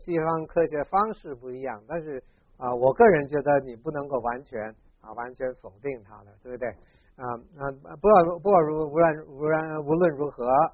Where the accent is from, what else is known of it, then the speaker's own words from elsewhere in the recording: Hong Kong; 虽然是从小学开始呢是在香港长大的啊，但是我们经济不好呢，我们是住在乡下，所以基本上我还是在山旮旯里面长大，经常是在山沟里面抓小虾抓鱼啊这样啊。